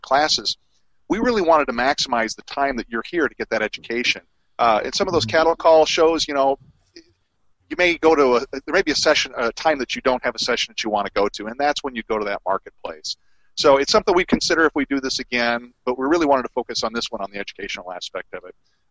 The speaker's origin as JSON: {"language": "English", "town": "Waterloo", "region": "Iowa", "country": "United States", "tie": "born or raised there", "said": "I'm an Iowan, born and bred. I grew up in Northeast Iowa, a little town called Waterloo."}